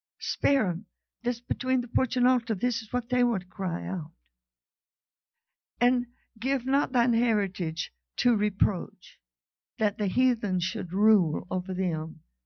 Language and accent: English; Georgia, United States; Before that, I was kind of ashamed that I was from Georgia because every time I opened my mouth, people knew I was from somewhere.